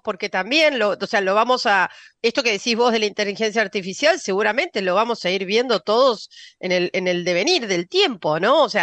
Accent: Argentina; Somos ricos, los argentinos somos ricos y no tenemos esa conciencia todavía

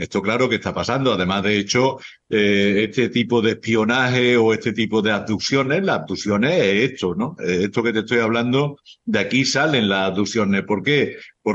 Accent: Spain; moved away; Yo salí de España muy jovencito y ellos siempre me han mantenido fuera de España. Son 97 países que llevo ahora.

